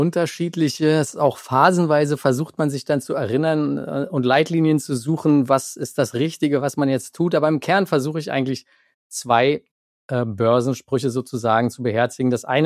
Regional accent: East Germany, Germany; Ich bin im Grunde ein Kind der Wende in der DDR gewesen. Ich war damals 14, 15 Jahre alt. Und für mich entstand sozusagen ein völlig neues System. Ja, wir kamen aus dem Sozialismus.

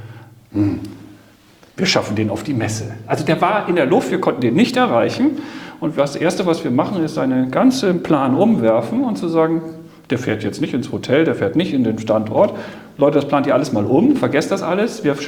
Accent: Germany; now in China; Und ich gucke als Deutscher aus China auf die Welt.

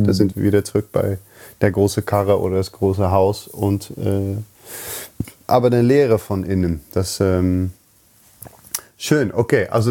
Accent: Netherlands; ich bin halt Holländer.

